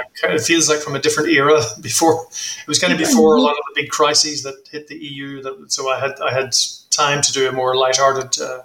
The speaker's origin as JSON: {"language": "English", "country": "Ireland", "tie": "born or raised there", "said": "I grew up in Ireland. I grew up actually near the border. So I have kind of internalized the conflict in Northern Ireland myself through growing up there."}